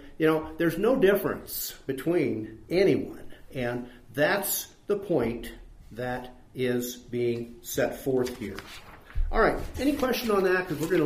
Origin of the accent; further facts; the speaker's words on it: United States; So when some of us get to go to a third world, and they want to put us on a pedestal because we're from America, where do we put ourselves?